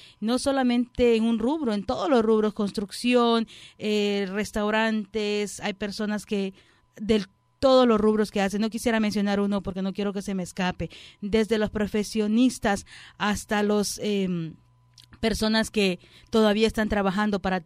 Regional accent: Honduras; Soy orgullosamente catracha, déjame decirte, de Honduras.

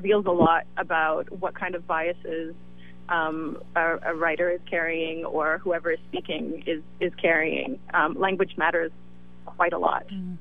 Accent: Canada; I'm also Canadian. Canada is about to legalize cannabis this year.

